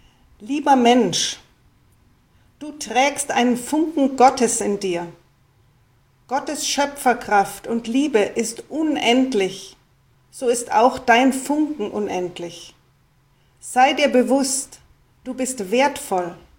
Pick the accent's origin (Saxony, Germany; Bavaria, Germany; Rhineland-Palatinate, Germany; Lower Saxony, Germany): Bavaria, Germany; Munich; Ich bin in München aufgewachsen